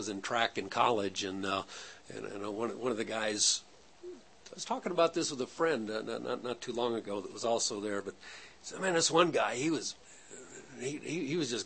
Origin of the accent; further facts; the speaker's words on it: Pasadena, California, United States; And then we went to Pasadena that year. Well, I grew up in Pasadena, big deal.